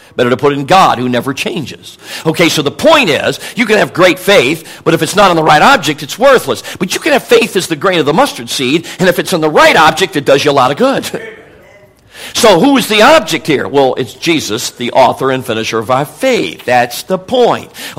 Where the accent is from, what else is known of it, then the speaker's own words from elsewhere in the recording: Chicago, Illinois, United States; Now, I'm not a camper. I mean, I grew up in Chicago. You know what I'm talking about. I'm not a camper.